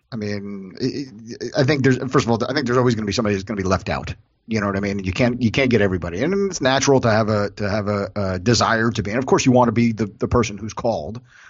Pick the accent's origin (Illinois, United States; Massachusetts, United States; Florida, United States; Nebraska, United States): Florida, United States; Miami; They're like, so where are you from? I'm like, Miami.